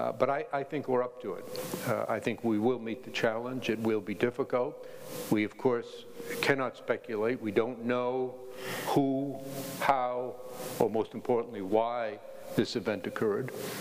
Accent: Maine, United States; I feel personally about this because I grew up in Maine.

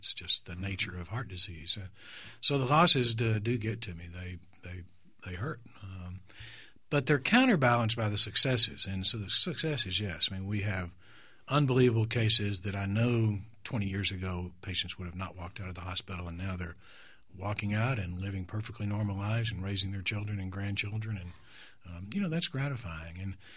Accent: Houston, Texas, United States; also born or lived in Austin; I was born in Austin. We moved to Houston when I was in grade school, but my Austin grandfather was kind of influential

